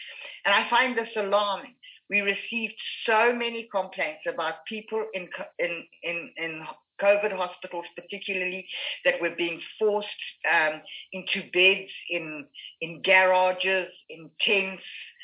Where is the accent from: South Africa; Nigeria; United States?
South Africa; Limpopo; I am from Limpopo